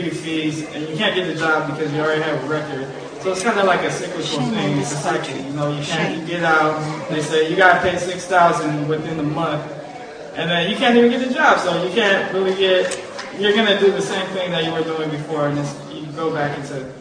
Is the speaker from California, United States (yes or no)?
yes; San Francisco, California, United States; now in Berkeley, United States; I work in the South Bay. I actually live in the East Bay. Okay. I live in Berkeley. But I was raised in Bayview.